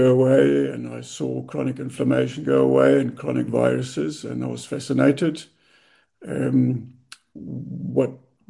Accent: South Africa; English is a second language; now in Germany; I live in Germany, but my origins, and you can hear it from my accent, I come from South Africa, where I grew up

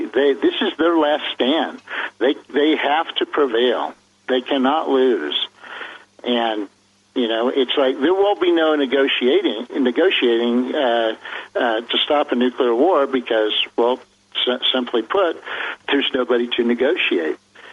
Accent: United States; I'm an American.

